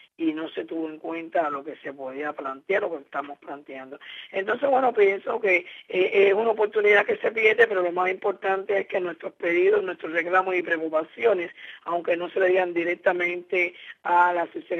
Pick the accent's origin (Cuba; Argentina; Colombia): Cuba; nosotros somos dentro de Cuba lo que tenemos que exigirle